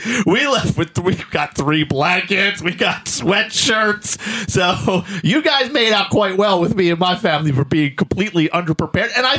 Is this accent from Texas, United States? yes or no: no; Philadelphia, Pennsylvania, United States; Well, you know me, Don. I'm from Philly.